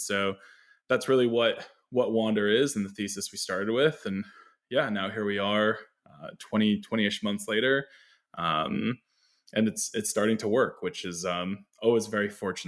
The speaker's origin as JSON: {"language": "English", "region": "New York", "country": "United States", "tie": "born or raised there", "said": "So to quickly share my story, I grew up in New York, just north of the city, became an internet kid pretty early"}